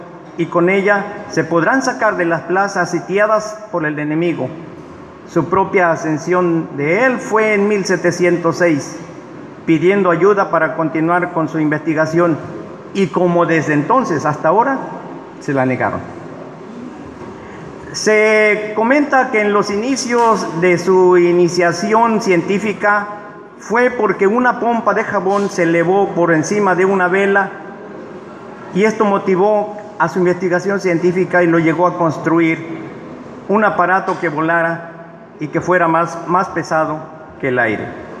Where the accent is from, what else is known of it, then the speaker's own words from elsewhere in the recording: Tetelilla, Veracruz, Mexico; born there; Soy nacido en Tetelilla, allí vi la primera luz. Vecino de Veracruz, cocido en la misma arcilla. Hablo náhuatl y castilla, de mi vida soy piloto. De San Andrés soy devoto